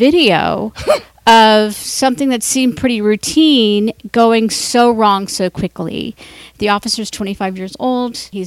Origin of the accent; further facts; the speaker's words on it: Cincinnati, Ohio, United States; One of them happened in my hometown of Cincinnati, Ohio.